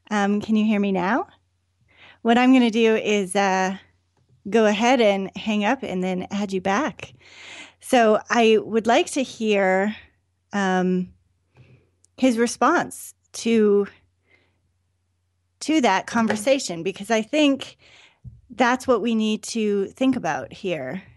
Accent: Canada; now in United States; I'm actually Canadian, so it's kind of a moot point because I can't vote here anyway

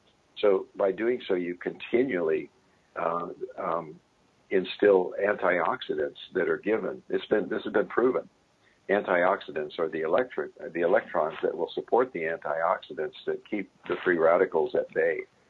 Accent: Iowa, United States; And I'm from Iowa, you know, so... there's a country boy in here somewhere

